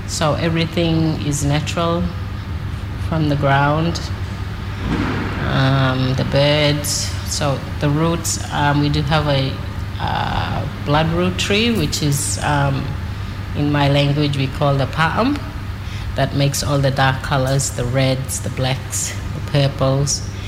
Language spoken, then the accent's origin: English; Arakoon, Australia; now in Cowan, Australia; I am from Arakoon, but I live in Cowan. I've moved there 5 years ago.